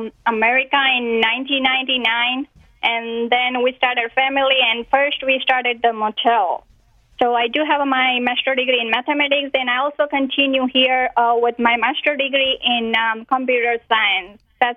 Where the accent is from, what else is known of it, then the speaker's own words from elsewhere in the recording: India; moved away as an adult; now in United States; I grew up in India. I did my master's degree in mathematics and got married to Raj, came back to America in 1999